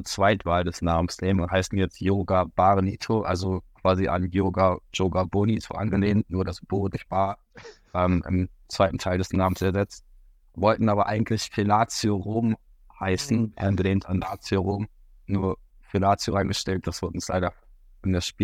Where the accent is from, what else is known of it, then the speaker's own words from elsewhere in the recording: Hanover, Lower Saxony, Germany; in Hannover auch groß geworden.